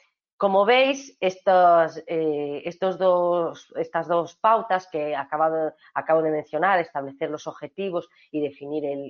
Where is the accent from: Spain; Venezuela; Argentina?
Spain; Galicia; Yo, por ejemplo, que soy gallega